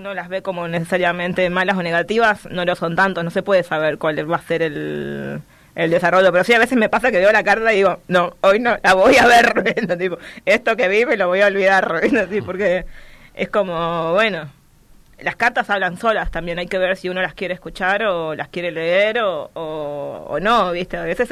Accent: Chaco, Argentina; como buena chaqueña que soy, están todas las mancias muy metidas desde mi infancia

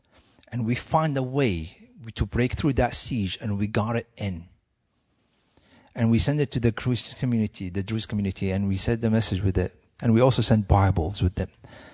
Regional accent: Syria; growing up in the Middle East and Syria.

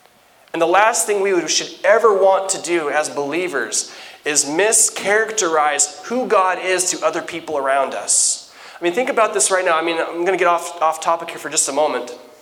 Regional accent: Nacell, Washington, United States; growing up, so I grew up in Nacell, Washington, and just like Mossy Rock, you can say a name of a person

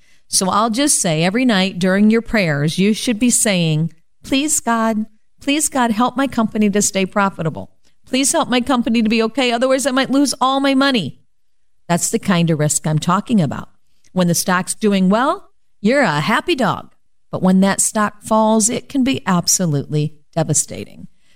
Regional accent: Fort Wayne, Indiana, United States; I'm a certified financial planner and a local gal. I am from the Fort Wayne, Indiana area and have my own firm, Waterman Financial Services, LLC.

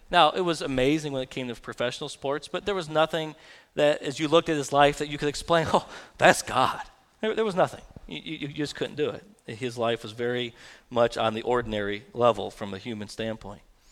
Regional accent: United States; I'll stick with baseball. I'm an American, okay?

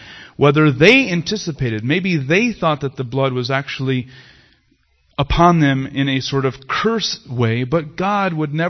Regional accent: United States; But that doesn't mean, of course, that I, as an American, am responsible for all of the killings, right, in North America.

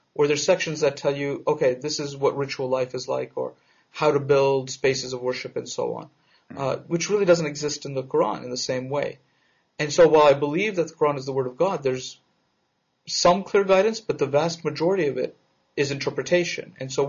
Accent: Queens, New York, United States; I grew up in Queens, New York, surrounded by a very large and diverse Jewish community, European Jewry, Middle Eastern Jewry, Persian

